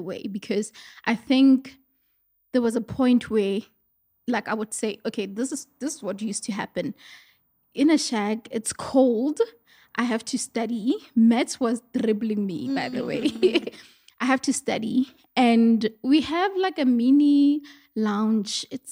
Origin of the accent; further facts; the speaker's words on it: Mafikeng, North West, South Africa; So that's where I'm from. I went to school there and my entire childhood, I was in Mafikeng. I went to a village school. So there was this time where I started calling myself a village girl.